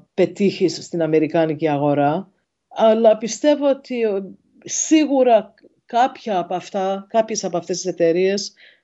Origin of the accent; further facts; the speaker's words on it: Ikaria, North Aegean, Greece; Οι Ικαριώτες είμαστε ερωτευμένοι με το νησί μας. Οργανώνουμε την ζωή μας για να μπορούμε να περάσουμε χρόνο στην Ικαρία.